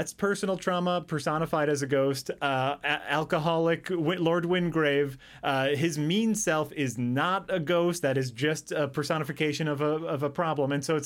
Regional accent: United States; because I'm an American, I don't know.

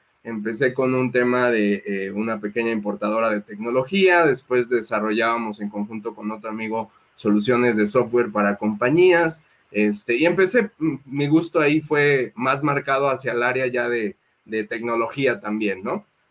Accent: Michoacán, Mexico; moved away as an adult; Yo soy de Michoacán y yo estudié y viví toda mi vida hasta los 18 años en Michoacán.

